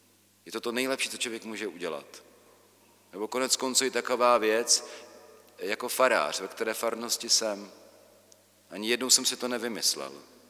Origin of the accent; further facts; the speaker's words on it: Brno, South Moravian Region, Czechia; jako Brňák samozřejmě, mám své, trpěl jsem mnoha stereotypy.